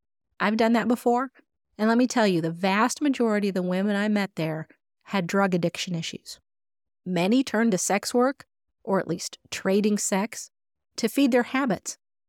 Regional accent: Indiana, United States; I was raised in Indiana, so a lot of the places and names are very familiar to me.

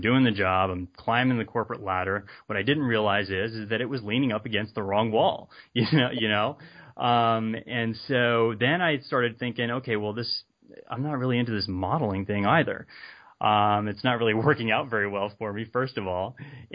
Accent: New York, United States; also born or lived in Texas / Virginia; now in California, United States; kind of born and raised in New York, moved from New York to Texas, moved from Texas to Virginia, and finished out high school, went to college in Virginia.

